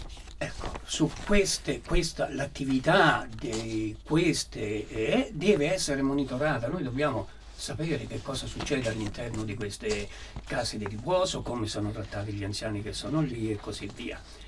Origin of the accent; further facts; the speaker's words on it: Nocera Umbra, Umbria, Italy; io, come è stato detto, vengo da Nocera Umbra, abito a Nocera Umbra